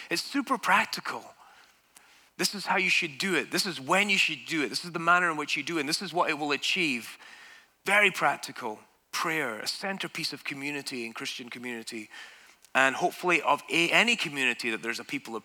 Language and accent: English; Scotland, United Kingdom; because I'm Scotland, because I'm Scottish. And I lived so close to that epicenter of golfingness.